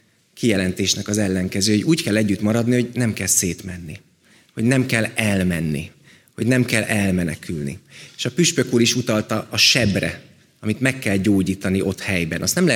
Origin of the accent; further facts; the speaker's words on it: Miskolc, Borsod-Abaúj-Zemplén, Hungary; mi mind a ketten miskolciak vagyunk, én az avasi lakótelepen nőttem fel, ami nagyon ugyanígy néz ki